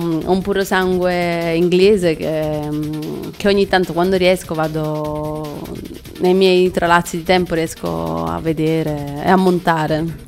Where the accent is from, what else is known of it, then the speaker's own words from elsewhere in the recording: Apulia, Italy; Però io purtroppo, essendo pugliese, ci sono